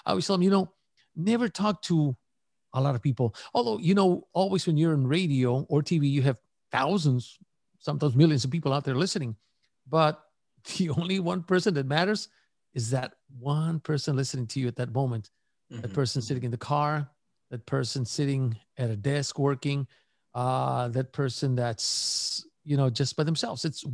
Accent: Progreso, Texas, United States; Progreso. That's where I grew up, a small town, right, border town, right? Many people, I tell them, I'm from Progreso.

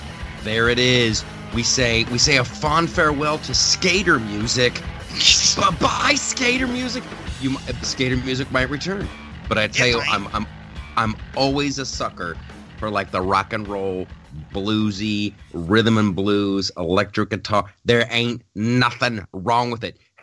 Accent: Ohio, United States; He's from the state of Ohio, my home state.

